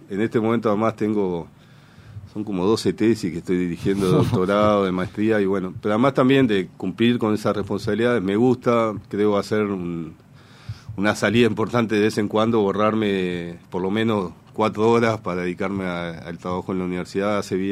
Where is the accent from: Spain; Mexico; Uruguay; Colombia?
Uruguay; Canelones; yo canario de Canelones. En realidad él no es canario. Los canarios somos nosotros, sí, de Canelones.